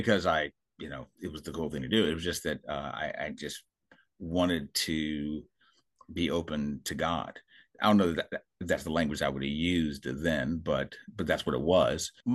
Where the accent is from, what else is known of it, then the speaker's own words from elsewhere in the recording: Maryland, United States; I grew up in Maryland. I grew up going to a church called Shiloh Baptist Church of Glenarden, Maryland.